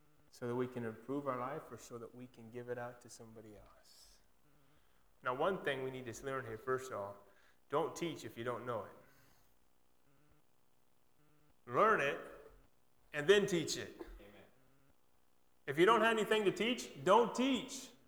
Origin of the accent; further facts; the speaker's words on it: Wyoming, United States; You people that grew up here in Kansas, I grew up in Wyoming.